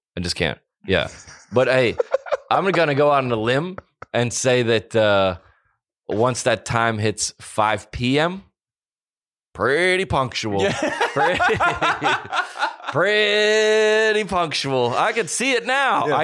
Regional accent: Bentonville, Arkansas, United States; I'm from Bentonville, Arkansas.

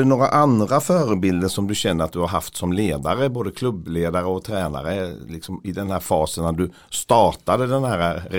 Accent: Växjö, Kronoberg County, Sweden; Vi pratade innan här om när jag växte upp i Växjö

